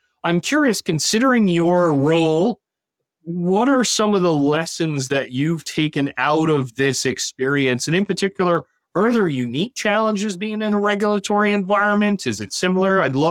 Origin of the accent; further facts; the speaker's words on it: Newfoundland and Labrador, Canada; people know I'm from Newfoundland originally, so this is a special treat for me.